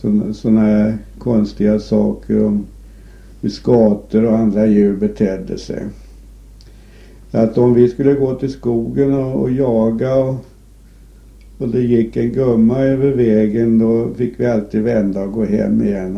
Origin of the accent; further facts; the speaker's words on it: Västerhaninge, Stockholm County, Sweden; om jag hade mönstrat hemma i Västerhaninge.